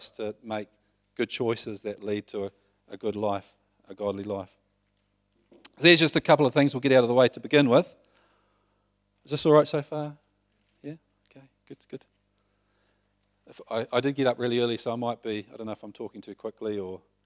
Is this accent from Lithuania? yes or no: no; New Zealand; I should do it a lot better being a New Zealander.